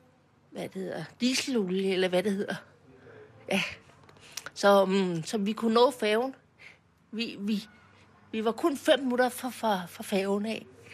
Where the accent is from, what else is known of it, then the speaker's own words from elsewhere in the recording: Copenhagen, Capital Region of Denmark, Denmark; Jeg er opvokset på Nørrebro. Jeg er i hvert fald født i noget, der hedder Mimersgade.